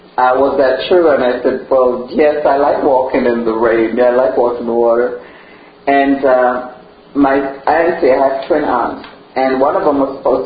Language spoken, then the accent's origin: English; Jamaica; And growing up in Jamaica, your neighbors, if they saw you doing something wrong in the street, they were allowed to chastise you